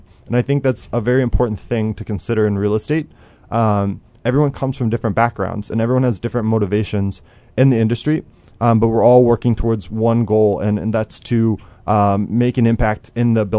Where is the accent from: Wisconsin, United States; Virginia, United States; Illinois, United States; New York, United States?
Illinois, United States; I grew up in Central Illinois, near Jacksonville, Illinois